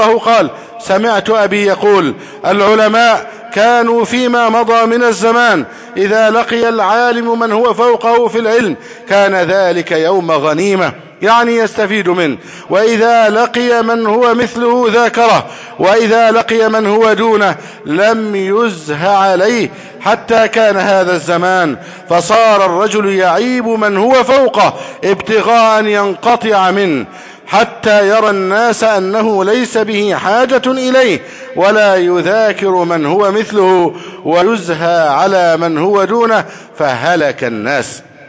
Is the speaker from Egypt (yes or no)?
yes; Egypt; اللهم احفظ بلدنا مصر أمنا أمانا